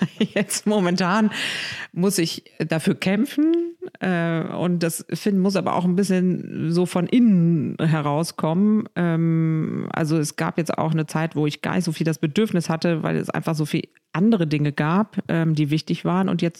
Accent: Northern Germany, Germany; weil ich bin natürlich im Norden aufgewachsen.

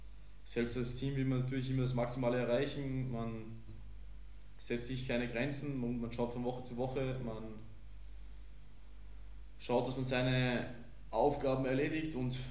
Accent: Kuchl, Salzburg, Austria; weil ich in Kuchel wohne. Das ist mein Heimatort. Ich bin dort aufgewachsen

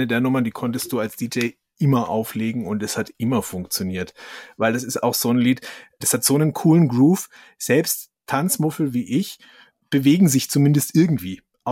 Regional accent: Bavaria, Germany; Für mich als Franke natürlich gleich die erste Herausforderung

